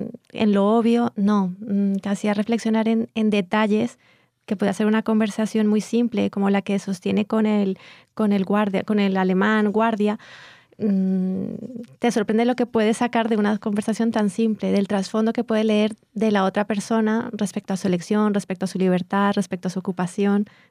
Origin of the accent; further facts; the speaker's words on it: Colombia; yo no soy española, yo soy colombiana.